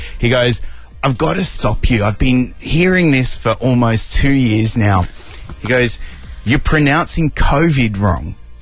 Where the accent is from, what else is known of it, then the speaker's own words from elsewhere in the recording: Sydney, New South Wales, Australia; So I grew up in Western Sydney, right?